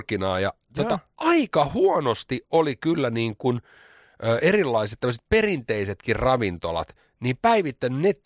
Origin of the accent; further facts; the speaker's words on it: Espoo, Uusimaa, Finland; maalaispoika, me ollaan Espoosta.